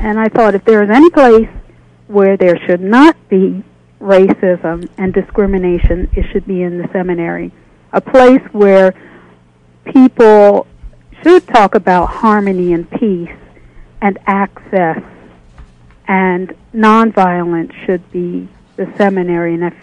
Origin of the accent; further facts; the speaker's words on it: Philadelphia, Pennsylvania, United States; Yes, I did grow up in Philadelphia in the northwest section called Mount Airy. I grew up in the church, grew up in neighborhood schools, public schools